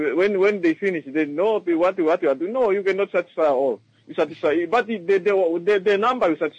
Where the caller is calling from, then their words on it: Erongo, Namibia; I'm calling from Erongo.